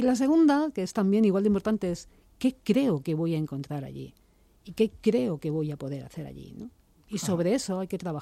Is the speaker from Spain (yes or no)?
yes; Spain; esta es otra de las realidades que como española, como europea, como persona del mundo